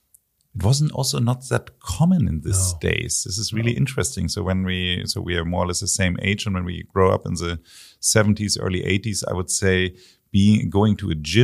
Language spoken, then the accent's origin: English; Hamburg, Germany; And I'm from Hamburg. And in Hamburg, we have something that's called Franzbrötchen.